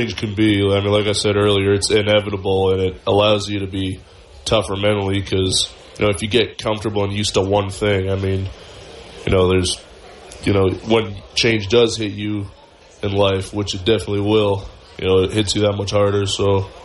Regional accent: Edmonton, Alberta, Canada; I'm from Edmonton, Red City, yeah.

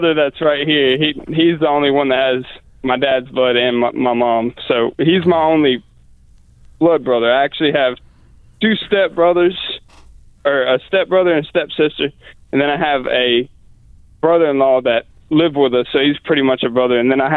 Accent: Texas, United States; born there; moved away; I was born in Texas, and then I moved all the way up here when my parents separated.

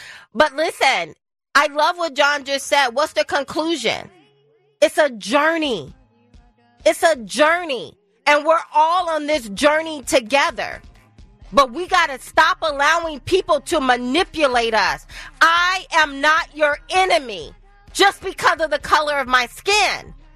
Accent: Deep South, United States; But you know what? Growing up in the Deep South, there are some white people I want to stay away from.

